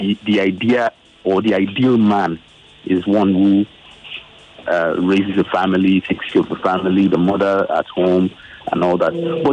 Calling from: Lagos, Nigeria; Lagos, good morning.

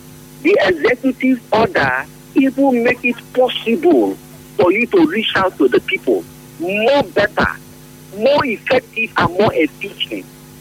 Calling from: Port Harcourt, Rivers, Nigeria; Mr. Zion, I'm calling from Port Harcourt.

